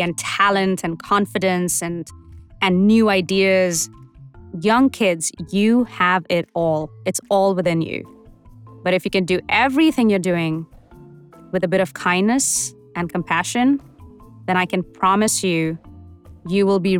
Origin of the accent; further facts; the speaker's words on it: India; moved away; to take on this unique challenge as a South Asian girl, as an Indian girl, coming to the West with dreams and ambitions in her eyes